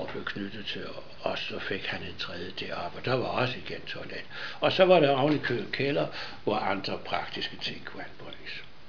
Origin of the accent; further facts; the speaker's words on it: Copenhagen, Capital Region of Denmark, Denmark; Men jeg som københavner regnede det jo ikke for noget.